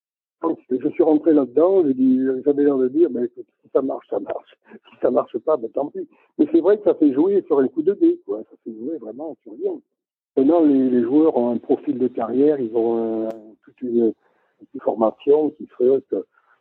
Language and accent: French; Nice, Provence-Alpes-Côte d'Azur, France; born there; mon grand-père est né en Italie, mon père est né à Nice, et moi, je suis né à Nice.